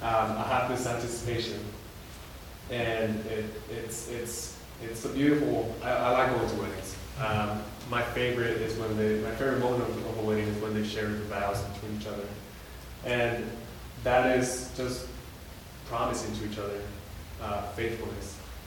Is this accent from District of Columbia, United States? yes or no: no; California, United States; growing up in California, I was Dodgers and Clippers and Kings.